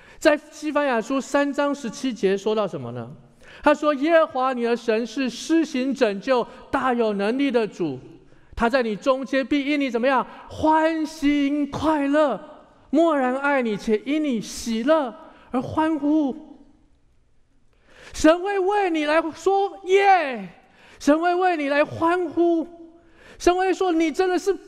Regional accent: Taiwan; 我从台湾来，在台语里面有一句话

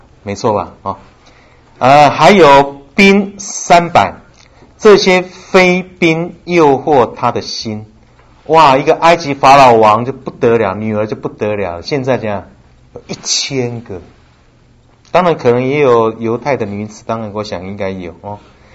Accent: China; 哇，他拜的神可真多了哈，有点像我们中国人哈。

